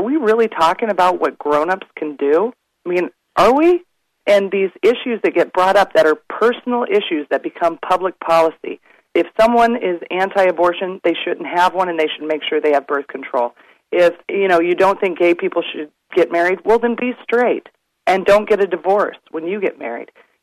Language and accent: English; Homer, Alaska, United States; I'm from Homer, Alaska, yes.